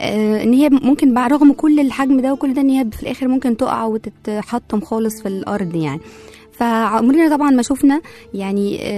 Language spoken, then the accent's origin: Arabic; Egypt; مش بس يعني تخصنا احنا كمصريين أو كعرب.